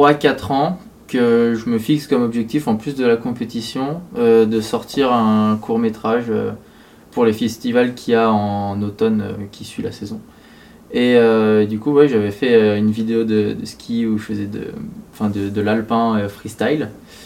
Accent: Annecy, Auvergne-Rhône-Alpes, France; je suis un freerider, évidemment, de Lacusa, c'est pour ça que je suis là. Et puis, en fait, à la base, je viens d'Annecy, mais j'ai fait tous mes hivers à Lacusa.

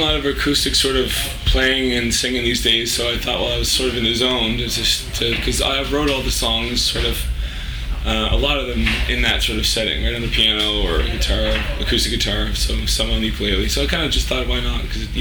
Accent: Atlantic Canada, Canada; We're from the East Coast, Canada. Like, we're just hosers, you know.

